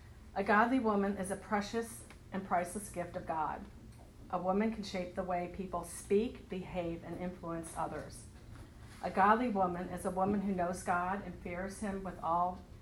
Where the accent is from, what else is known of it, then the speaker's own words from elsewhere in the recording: Illinois, United States; And I was born and raised up in the Chicagoland area.